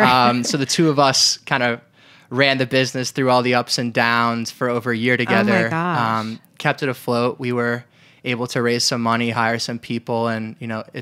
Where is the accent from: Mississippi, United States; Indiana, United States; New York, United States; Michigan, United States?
New York, United States; So I'm originally from New York.